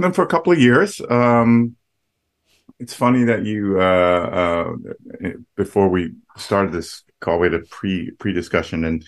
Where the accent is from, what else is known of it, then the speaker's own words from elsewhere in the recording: United States; also born or lived in Netherlands; I did have a green card when I was growing up, because I grew up in the States. My family moved there when I was six, and so all my family had green cards.